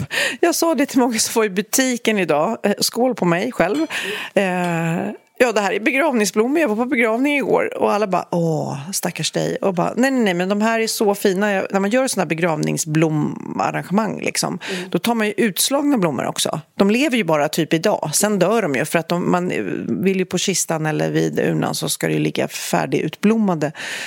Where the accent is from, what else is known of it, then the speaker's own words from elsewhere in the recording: Storholmen, Sweden; Jag sitter där och får de här bilderna av min uppväxt på Storholmen.